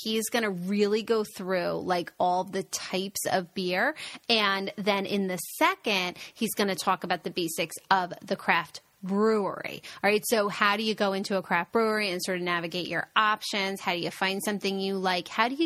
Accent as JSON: {"language": "English", "region": "New Jersey", "country": "United States", "said": "Well, yeah, because I'm from New Jersey."}